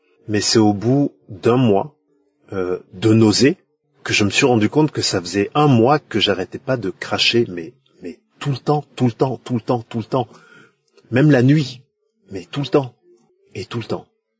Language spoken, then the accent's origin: French; Benin; now in France; Je suis béninois vivant en France